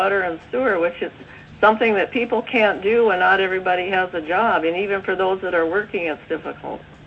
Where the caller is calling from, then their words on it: Ambler, Alaska, United States; I'm calling in from Ambler, Alaska, up in Northwest Arctic.